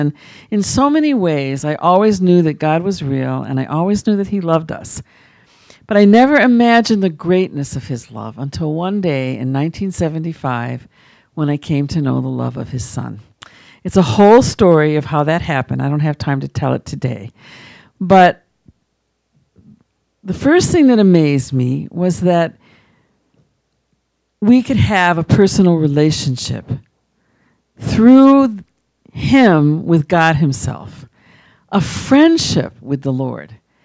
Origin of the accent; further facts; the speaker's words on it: Holyoke, Massachusetts, United States; also born or lived in Hartford; I come from a traditional Jewish family. I grew up in Holyoke, Massachusetts, actually. Was born in Hartford